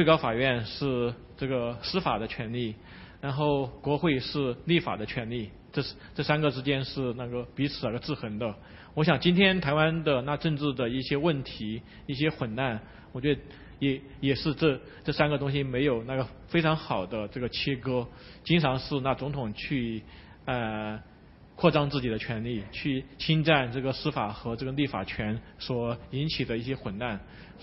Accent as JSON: {"language": "Chinese", "country": "China", "tie": "born or raised there", "moved": "as an adult", "lives_now": "United States", "said": "我想我在中国生活39年，从来没有投过一次票"}